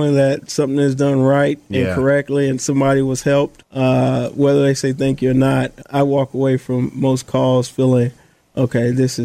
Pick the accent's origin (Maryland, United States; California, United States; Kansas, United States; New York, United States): Kansas, United States; moved away as an adult; now in Petersburg, United States; I'm actually from Kansas, state of Kansas, born and raised. And when I moved here, probably around 2005, I knew nothing but Richmond.